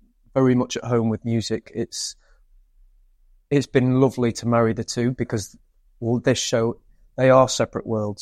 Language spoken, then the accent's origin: English; Stoke-on-Trent, West Midlands, United Kingdom; I'm from the wrong side of the Pennines, apparently. I'm from Stoke. So again, very working class family. My dad's a builder. My mum has done every job under the sun. We lived in a mining cottage in a little village in the middle of nowhere.